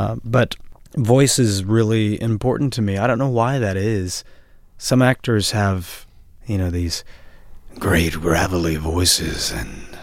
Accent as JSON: {"language": "English", "region": "Louisiana", "country": "United States", "tie": "born there", "said": "And I was born in Louisiana, by the way, so not too far from Texas."}